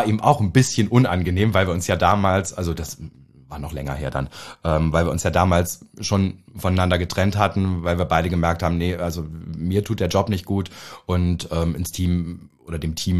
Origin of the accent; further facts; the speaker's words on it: Naumburg, Saxony-Anhalt, Germany; Also ich komme aus Naumburg an der Saale.